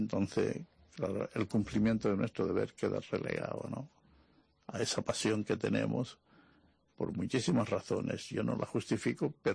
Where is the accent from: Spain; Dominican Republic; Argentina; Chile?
Spain; Tenerife, Canary Islands; me alegro muchísimo de haber podido trabajar y dejar algo en mi tierra también, ¿no?, en Tenerife